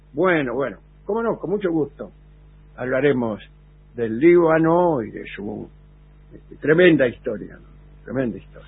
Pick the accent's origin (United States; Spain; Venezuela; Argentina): Argentina; Rosario, Santa Fe; Soy Canallón de Rosario.